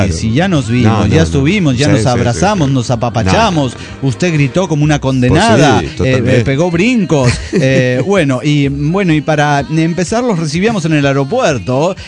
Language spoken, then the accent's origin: Spanish; Córdoba, Argentina; de Córdoba, Argentina.